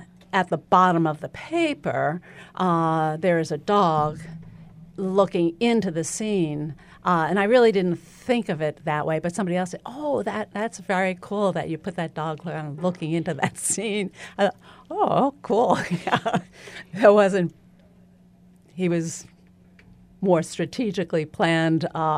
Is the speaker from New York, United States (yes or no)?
yes; New York, United States; Being a New Yorker, a lot of ideas come from my love of New York.